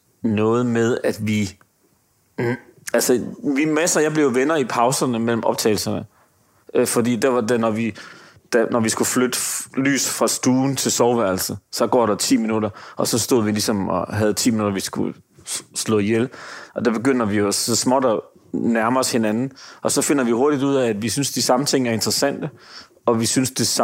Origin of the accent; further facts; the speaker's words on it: Aarhus, Central Denmark Region, Denmark; Altså jeg kommer fra Aarhus, jeg har en lang række aarhusianske venner